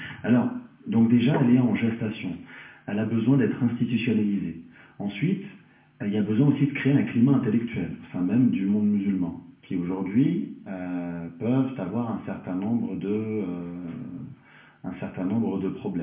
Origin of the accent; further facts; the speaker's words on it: France; born there; Moi, je suis né en France, et donc je revendique aussi ce droit à la pensée.